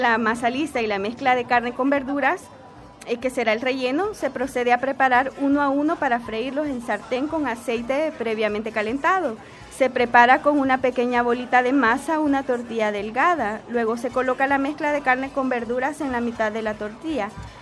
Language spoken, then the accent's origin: Spanish; El Salvador; yo, que soy salvadoreña